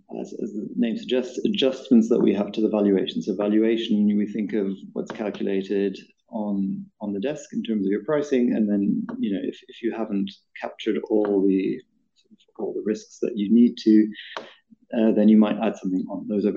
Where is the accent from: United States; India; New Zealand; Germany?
Germany; I like to think it's because it's a German spelling. I'm originally from Germany.